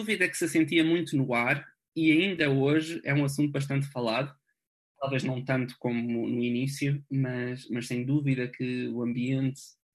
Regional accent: Lisbon, Portugal; apesar de adorar Lisboa, para mim, pronto, eu sei que sou um pouco tendencioso, porque é a cidade onde nasci, cresci

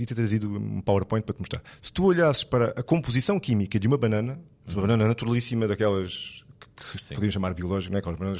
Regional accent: Portugal; moved away as an adult; now in Austria; Eu saí de Portugal quando não era fashion de sair de Portugal. Foi em 2002 que fiz a minha primeira expatriação e depois nunca mais voltei.

